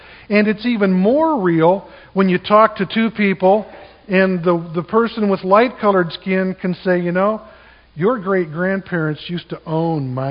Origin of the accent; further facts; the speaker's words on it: Vancouver, Washington, United States; I grew up here, you know, in the Northwest, and where we grew up in Vancouver, it was 99% honkies like me, and just a bunch of, you know, whiteys, and there was a couple of black guys in our school, and maybe a couple of Asian people